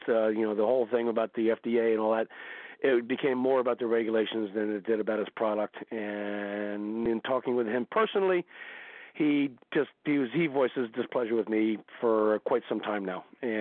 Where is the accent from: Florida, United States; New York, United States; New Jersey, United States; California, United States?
New Jersey, United States; We're really loud and obnoxious. Hey, we're from Jersey.